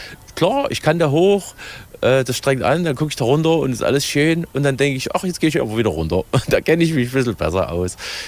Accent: Saxony, Germany; Ich habe die ja als Erzgebirgler auch noch nie bereist.

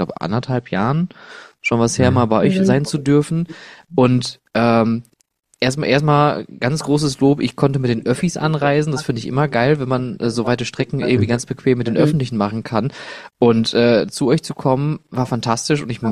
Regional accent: Oberhausen, North Rhine-Westphalia, Germany; in meiner Heimatstadt in Oberhausen

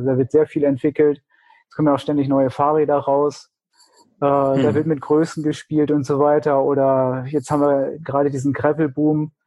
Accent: Hanover, Lower Saxony, Germany; Ich komme aus Hannover.

